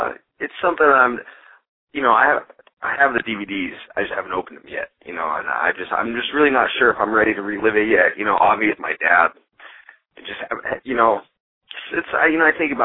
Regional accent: Washington, United States; I mean, this is my home state. This is Washington.

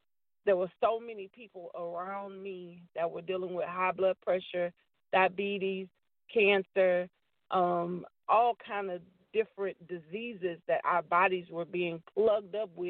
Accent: Houston, Texas, United States; I am from Houston, Texas, Acres home, born and raised.

